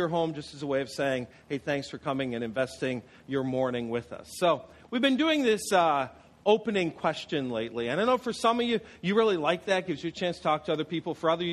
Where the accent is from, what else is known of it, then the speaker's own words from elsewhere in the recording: New York, United States; I grew up in Western New York. It wasn't a particularly mountainous place. It was hilly.